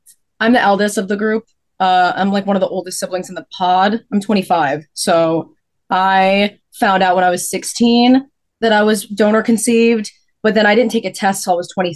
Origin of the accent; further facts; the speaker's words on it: New Jersey, United States; We're in New Jersey. We're all from New Jersey here, but we did not grow up together.